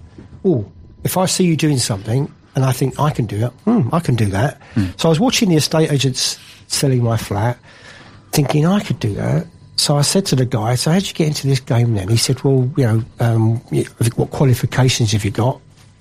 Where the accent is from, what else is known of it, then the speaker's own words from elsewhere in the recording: Walthamstow, London, United Kingdom; Well, I grew up in Walthamstow, East London, which is very trendy now. It wasn't then.